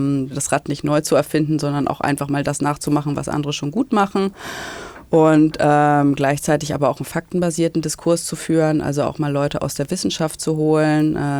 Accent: Hamburg, Germany; Als ich dann für längere Zeit mal wieder in Hamburg war, meine Heimatstadt

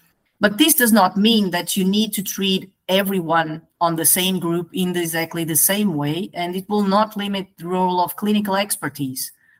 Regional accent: Portugal; I am from Portugal.

